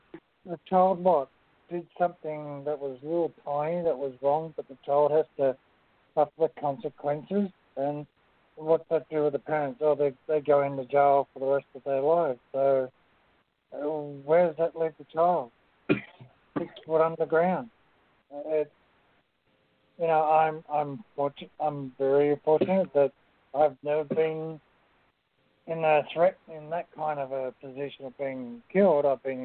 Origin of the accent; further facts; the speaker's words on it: Australia; now in Ontario, Canada; I'm from Ontario, Canada, but I am an Australian.